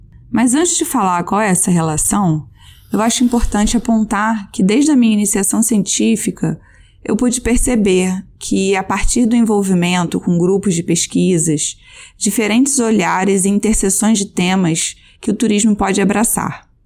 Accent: Rio de Janeiro, Brazil; Bem, eu sou carioca, fiz a graduação em turismo e mestrado em turismo

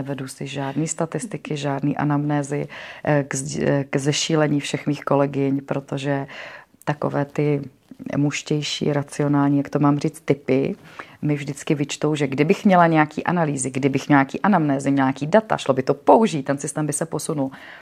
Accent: Moravia, Czechia; Protože já jsem z Moravy, z třígenerační rodiny, kde vlastně nikdo není nikdy moc sám.

